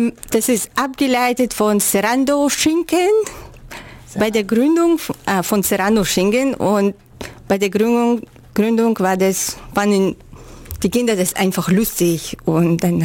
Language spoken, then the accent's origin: German; Kazakhstan; German is a second language; now in Ulm, Germany; also ich komme aus Kasachstan, das hört man ja auch, dass ich nicht hier geboren bin.